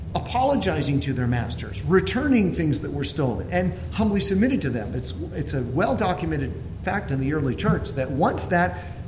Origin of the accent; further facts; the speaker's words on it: California, United States; I grew up in California in the late 1960s and 70s.